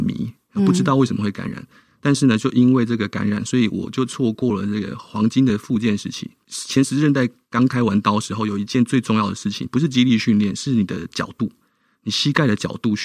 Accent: Tainan, Taiwan; 那我就决定了回到台南，好，回到我的故乡。

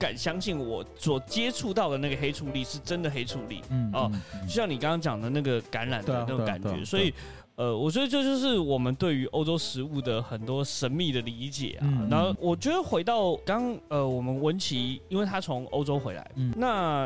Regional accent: Taiwan

